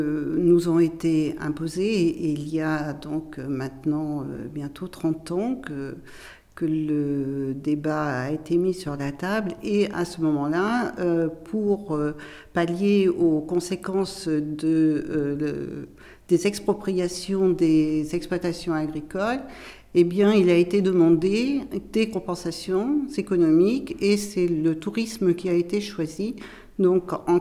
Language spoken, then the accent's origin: French; Chasseneuil, Nouvelle-Aquitaine, France; je suis originaire de Chasseneuil, qui est une commune à côté. Je n'étais pas très loin.